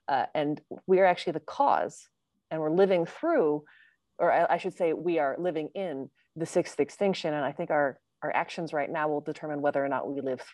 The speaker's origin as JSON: {"language": "English", "region": "Colorado", "country": "United States", "said": "but I'm from Colorado. Originally. And in the Rockies, we've got the pine beetle."}